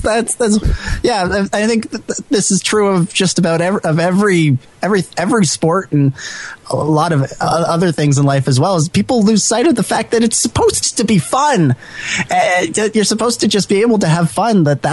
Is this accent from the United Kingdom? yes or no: no; Canada; because I am Canadian and I must play hockey.